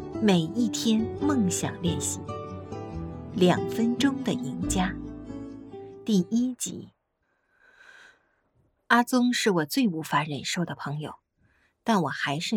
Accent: Hubei, China; 用我们湖北土话讲，他小时候成绩差得很

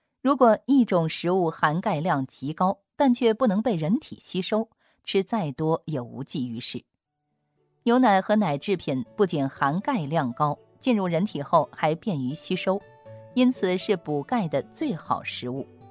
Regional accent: China; 咱们是中国人，吃的是中国饭

